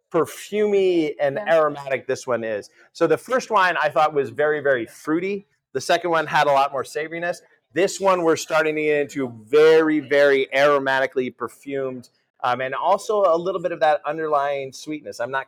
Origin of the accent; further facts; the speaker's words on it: New York, United States; I grew up in New York. I grew up and went to school in the Finger Lakes, and so I was very much New York State wine proud